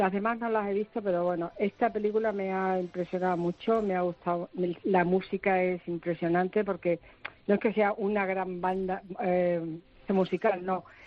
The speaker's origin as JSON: {"language": "Spanish", "region": "Extremadura", "country": "Spain", "said": "soy extremeña"}